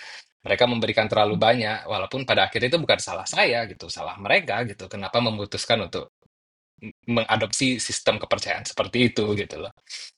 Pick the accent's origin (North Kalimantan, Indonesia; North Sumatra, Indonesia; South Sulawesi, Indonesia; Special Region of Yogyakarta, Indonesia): North Sumatra, Indonesia; Medan; Jadi saya itu pas tumbuh besar di Medan itu datang dari sekte agama Islam juga. Kalau pernah dengar namanya tarikat gitu. Jadi saya itu memang anak gurunya, anak mursyidnya.